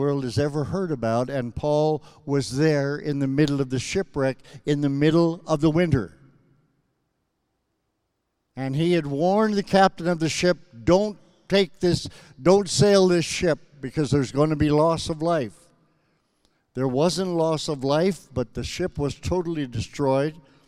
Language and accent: English; Saskatchewan, Canada; Growing up in Saskatchewan, but there's something about the change of seasons.